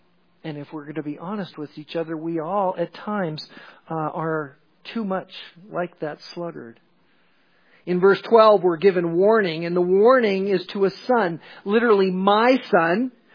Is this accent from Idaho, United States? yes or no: yes; Hailey, Idaho, United States; You know, growing up in Haley, you could count every morning on the wind that would be blowing up the canyon.